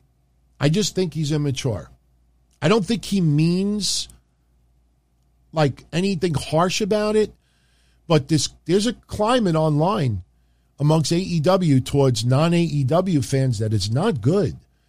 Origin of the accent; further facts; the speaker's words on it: New York, United States; I came from New York. I didn't feel nervous because I was coming from New York going into the ECW arena in South Philly.